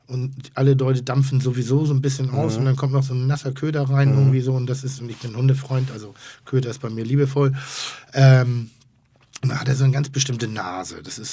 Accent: Schleswig-Holstein, Germany; Schleswig-Holsteiner.

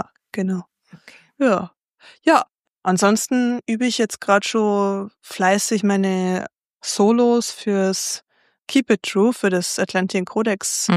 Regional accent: Bavaria, Germany; in der Hallertau, da wo ich herkomme.

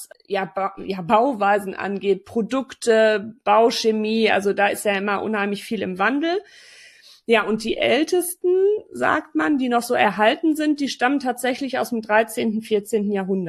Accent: North Rhine-Westphalia, Germany; Bei uns im Sauerland sind die ja alle schwarz-weiß.

